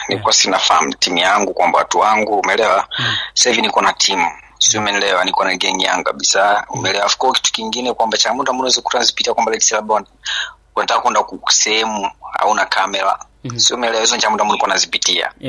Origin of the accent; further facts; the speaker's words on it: Musoma, Mara, Tanzania; Yeah, mimi ni mtu wa Musoma kabisa mara huko.